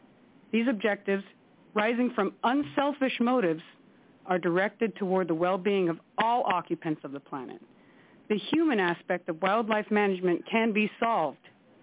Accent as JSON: {"language": "English", "region": "Alaska", "country": "United States", "tie": "born or raised there", "said": "I was born and raised in Bristol Bay. I lived in the community of Dillingham for some time"}